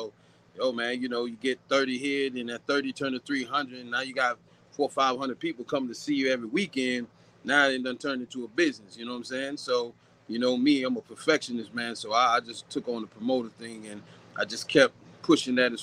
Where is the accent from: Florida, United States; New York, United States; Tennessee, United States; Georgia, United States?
Georgia, United States; born there; I was born in Georgia, man, but, you know, I got a lot of culture behind me, in front of me, around me